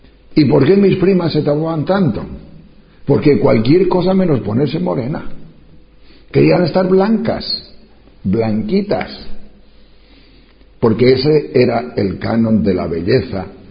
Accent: Tejerina, Castile and León, Spain; Cuando yo era pequeño, en las montañas de León, allá cerca de Riaño, es un pueblo, mi pueblo se llama Tejerina, pueblito

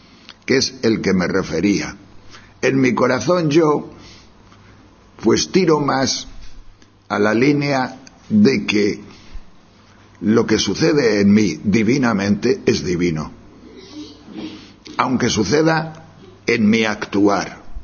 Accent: León, Castile and León, Spain; Y además soy de León, y nací en un prado, debajo de una vaca.

